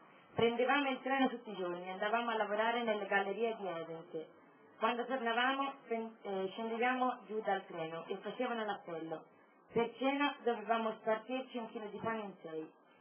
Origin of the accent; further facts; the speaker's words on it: Cernusco sul Naviglio, Lombardy, Italy; born there; sono nata a Cernusco sul Naviglio, il 2 maggio del 1926.